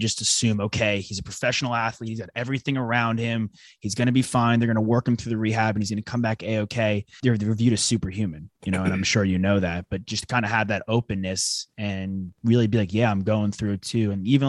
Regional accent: New York, United States; I'm from New York originally. I would roll back home

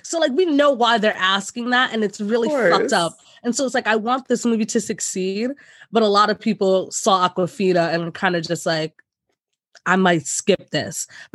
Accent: Queens, New York, United States; I'm from Queens.

